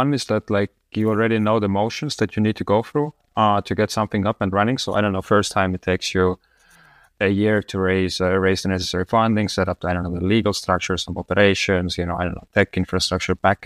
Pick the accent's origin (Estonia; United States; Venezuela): Estonia; English is a second language; now in Latvia; I'm originally from Estonia, but I live in Latvia.